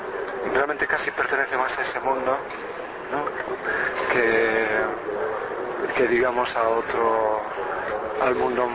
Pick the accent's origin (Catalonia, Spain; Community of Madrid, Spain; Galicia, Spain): Galicia, Spain; Con la historia de mi pueblo, una historia en la que los caminos, los caminos más abiertos eran los caminos del mar, los caminos de la emigración